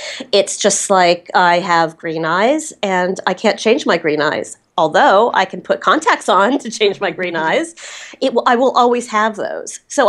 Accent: Los Angeles, California, United States; And for a woman, especially growing up in Los Angeles, that's huge.

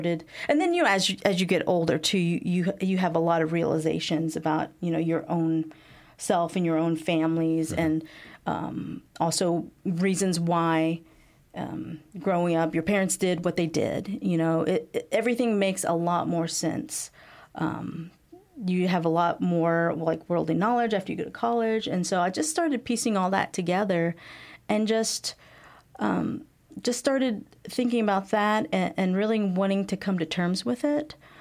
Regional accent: Rockfield, Kentucky, United States; Growing up in Bowling Green, it was kind of strange, you know, because I hear, you know, other Asian American stories about, you know, how they grew up. But so Bowling Green, we actually lived on the outskirts of Bowling Green, just a small town. It's called Rockfield, very rural.

